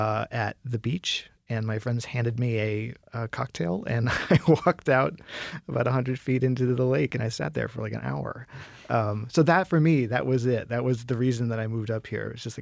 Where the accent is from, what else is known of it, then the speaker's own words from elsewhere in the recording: Buffalo, New York, United States; So I grew up in Buffalo, not too far from here.